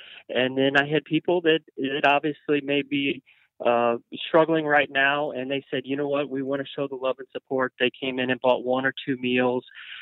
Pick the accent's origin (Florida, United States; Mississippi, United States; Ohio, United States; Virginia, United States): Virginia, United States; born there; No, Virginia.